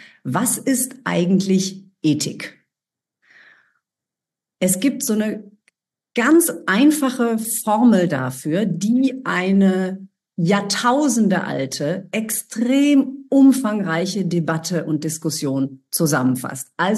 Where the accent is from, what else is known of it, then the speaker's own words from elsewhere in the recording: Ibbenbüren, North Rhine-Westphalia, Germany; mein geliebtes Münster, meine Studienstadt, ist mehrfach vertreten. Also Grüße gehen in die alte Heimat. Und was ich nicht gesehen habe, ist meine Heimatstadt. Wenn jemand aus Ibbenbüren hier ist, mein Herz schlägt Ihnen entgegen